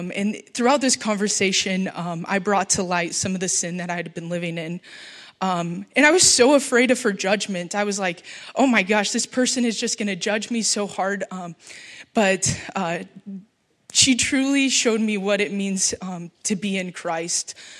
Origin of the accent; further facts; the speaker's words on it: Hemingford, Nebraska, United States; So I grew up in Hemmingford, which is about 40 miles south.